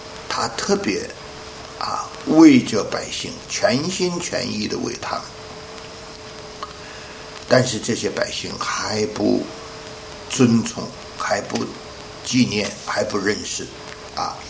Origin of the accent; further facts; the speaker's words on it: China; 像我们中国人说猴子是